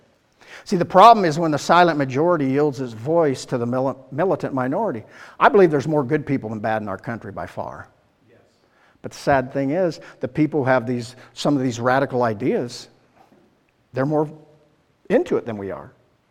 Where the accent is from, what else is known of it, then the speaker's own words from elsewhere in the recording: United States; And then through, for me, it's the American soldier, as I'm an American.